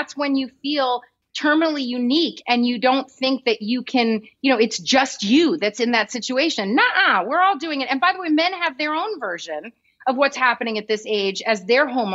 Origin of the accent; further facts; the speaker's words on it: New York City, New York, United States; also born or lived in Los Angeles / Europe; New York and Europe. So I was born here in LA. I went to the center and then we moved to New York so my mom could do the Wiz in 79.